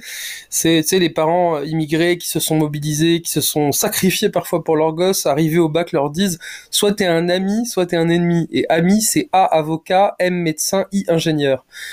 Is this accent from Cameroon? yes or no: no; Paris, Île-de-France, France; born there; je suis enfant de deux immigrés venus de Tunisie, je suis né à Paris, j'ai grandi dans des conditions plutôt correctes